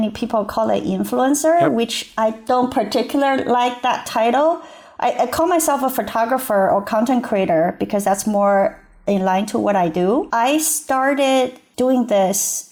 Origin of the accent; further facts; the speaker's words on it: Beijing, China; English is a second language; moved away as an adult; also born or lived in Nova Scotia, Canada; So I was born and raised in Beijing in China, and I grew up there and I studied. Then it's around 2000, I left China and went to Canada to study.